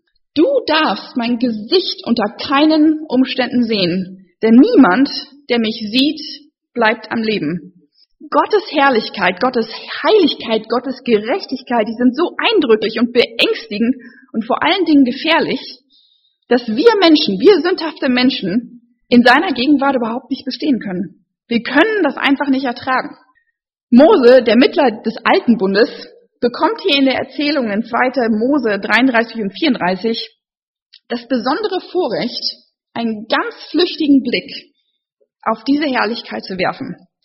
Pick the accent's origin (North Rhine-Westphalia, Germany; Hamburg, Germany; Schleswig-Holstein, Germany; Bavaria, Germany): North Rhine-Westphalia, Germany; Düsseldorf; born there; also born or lived in United States; Bin 31, gebürtige Düsseldorferin.